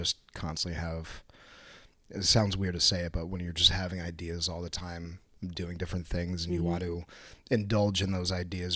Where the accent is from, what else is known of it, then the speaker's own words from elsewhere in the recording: Waterbury, Connecticut, United States; Sure. So I'm from Waterbury, Connecticut.